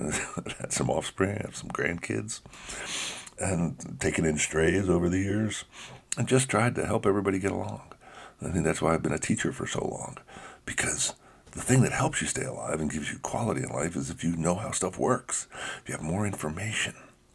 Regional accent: United States; I'm an American. I really like the idea of life, liberty, and the pursuit of happiness.

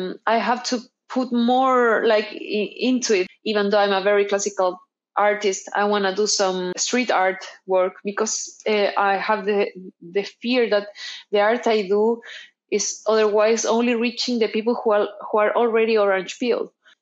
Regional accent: Chile; Even though we don't have like signature food, we have always had like very good materials.

